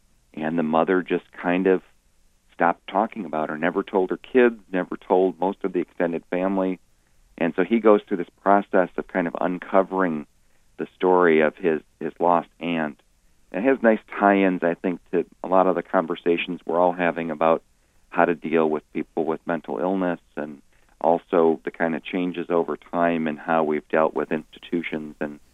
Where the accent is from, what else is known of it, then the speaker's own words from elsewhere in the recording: Detroit, Michigan, United States; also born or lived in South Bend, Indiana; You know, I grew up in the Detroit area. I lived in South Bend, Indiana, so down near the southwestern corner of Michigan.